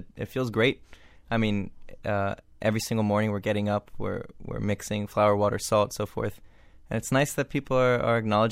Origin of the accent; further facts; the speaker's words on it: Miami, Florida, United States; I grew up here in Miami in the suburbs